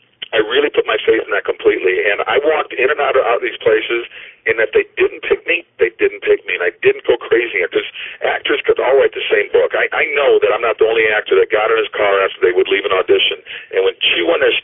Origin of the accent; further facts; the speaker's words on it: Minnesota, United States; I'm fascinated with tornadoes growing up in Minnesota, and you get them in Michigan.